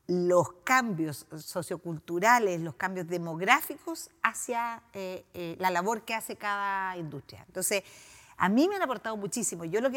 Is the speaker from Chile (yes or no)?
yes; Gorbea, Araucanía, Chile; como crecí en Gorbea